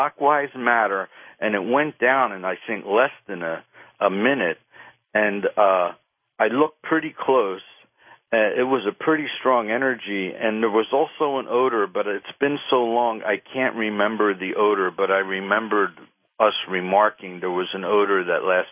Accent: Philadelphia, Pennsylvania, United States; born there; I was born in Philadelphia, and every year I go back to visit my parents.

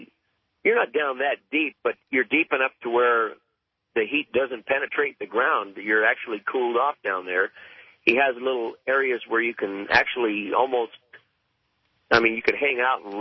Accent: Bakersfield, California, United States; Okay, I'm from Bakersfield. That's a little north. That's 2 hours north of where I'm at.

